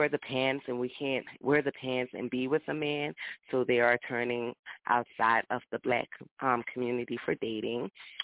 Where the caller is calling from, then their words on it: Philadelphia, Pennsylvania, United States; I'm calling from Philadelphia.